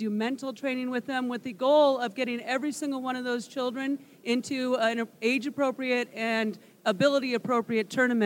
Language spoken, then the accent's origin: English; Iowa, United States; I grew up in Iowa.